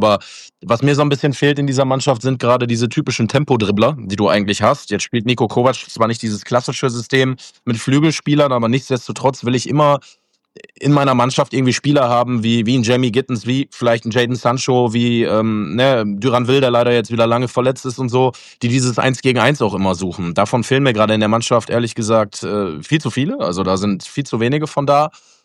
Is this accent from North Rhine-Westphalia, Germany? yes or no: yes; Essen, North Rhine-Westphalia, Germany; bei uns in der Familie ist es tatsächlich so, wir kommen alle aus Essen